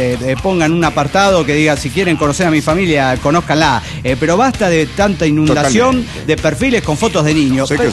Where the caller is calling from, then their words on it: Mexico City, Mexico; Soy ilusionado del DF mexicano.